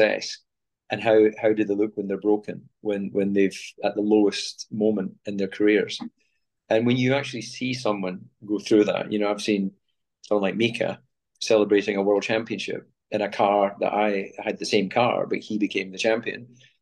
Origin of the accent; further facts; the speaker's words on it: Scotland, United Kingdom; as a young boy karting and growing up in Scotland, I think I was fascinated by foreigners.